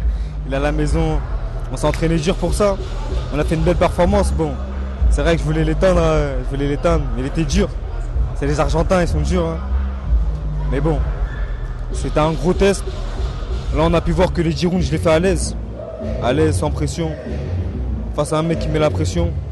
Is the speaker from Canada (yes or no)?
no; Gagny, Île-de-France, France; c'est ma ville, c'est là où j'ai grandi.